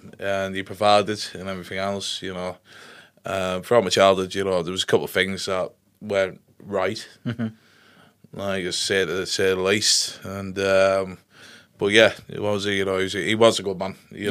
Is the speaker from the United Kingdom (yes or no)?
yes; Middlesbrough, North East England, United Kingdom; born there; So I was born in Middlesbrough, 1985.